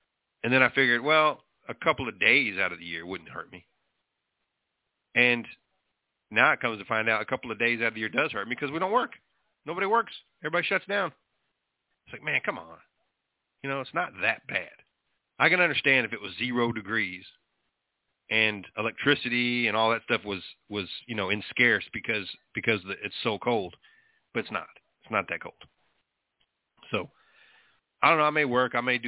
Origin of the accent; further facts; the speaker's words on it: Texas, United States; Where are you from? I'm from Texas. Damn right I am.